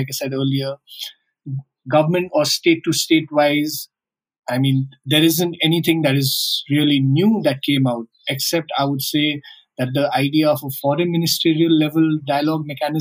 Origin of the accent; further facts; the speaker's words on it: Pokhara, Gandaki Province, Nepal; so I'm from Pokhara. And in Pokhara, I don't think anyone doubts the airport existence, right?